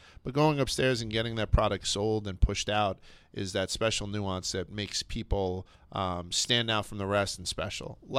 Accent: Brooklyn, New York, United States; he grew up in the Bronx, I grew up in Brooklyn.

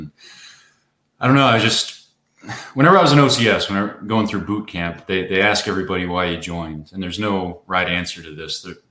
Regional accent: Midland, Texas, United States; also born or lived in New York; I was born and raised in Midland, and then I went to school in New York, and I joined the Marines

